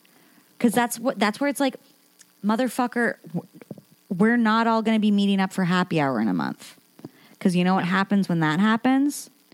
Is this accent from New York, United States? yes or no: no; California, United States; In both of us, growing up in California, I'm sure Wendy's on the same boat.